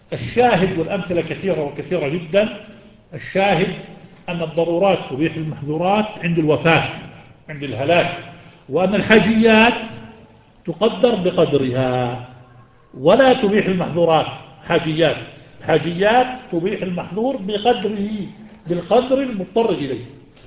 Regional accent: Jerash, Jerash Governorate, Jordan; جرش الجزيرة في مكة، وجرش بلدتنا

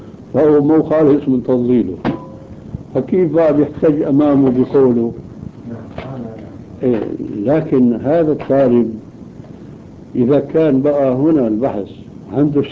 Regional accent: Syria; ومثل ما قيل عنا في الشام كل ديك على مزبلته صياح

